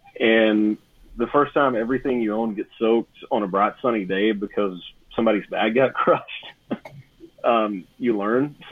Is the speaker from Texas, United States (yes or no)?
yes; Texas, United States; You had to know the local emergency number, which is something I grew up with in Deep East Texas